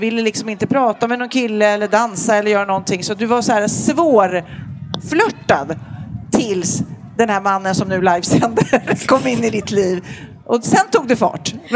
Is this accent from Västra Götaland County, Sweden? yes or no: no; Lidingö, Stockholm County, Sweden; also born or lived in Enskede / Tumba; Jag bodde i Enskede och i Tumba. Så att jag har flyttat runt. Men mycket Lidingö och gått i alla möjliga skolor här. Vart lite i stan.